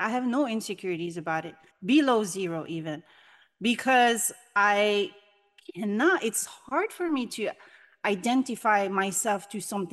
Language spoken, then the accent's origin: English; French Polynesia; I'm Tahitian. I was born and raised in Tahiti, but through my DNA, I have Scottish blood.